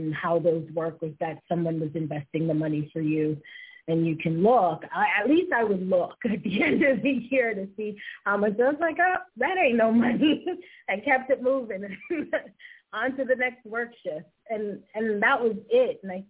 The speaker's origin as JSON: {"language": "English", "town": "New York City", "region": "New York", "country": "United States", "tie": "born or raised there", "said": "growing up in the Bronx and in New York"}